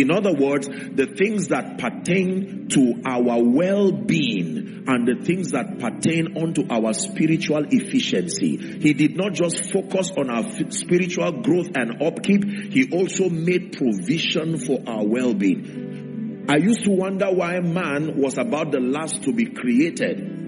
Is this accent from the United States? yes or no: no; Nigeria; there is a reality that is within me that is greater than just being a Nigerian.